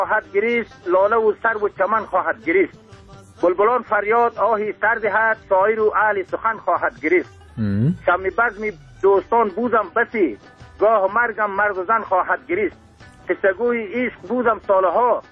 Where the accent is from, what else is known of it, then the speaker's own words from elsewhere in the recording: Afghanistan; ما از افغانستان هستیم